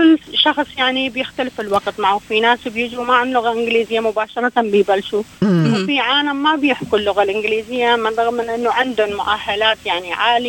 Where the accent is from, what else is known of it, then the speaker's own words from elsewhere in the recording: Iraq; moved away as an adult; now in Australia; كل شيء اللي أنا عملته في بلدي العراق تركته وراي